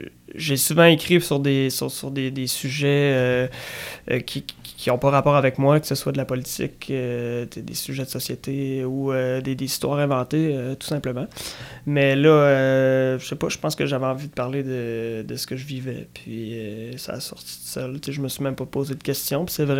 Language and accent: French; Trois-Rivières, Quebec, Canada; Moi, je viens de Trois-Rivières.